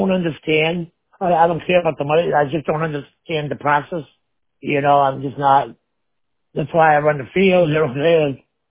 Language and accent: English; Hudson, United States; like my little town, I grew up in Hudson.